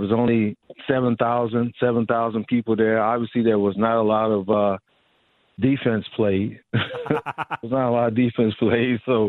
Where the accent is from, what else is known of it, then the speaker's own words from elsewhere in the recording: Kansas City, Missouri, United States; He came up with the idea in 1920 in my hometown of Kansas City, Missouri.